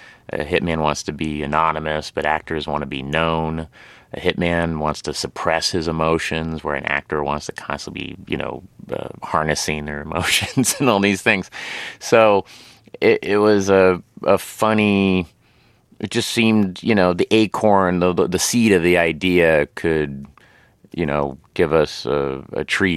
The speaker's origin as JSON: {"language": "English", "town": "Tulsa", "region": "Oklahoma", "country": "United States", "tie": "born or raised there"}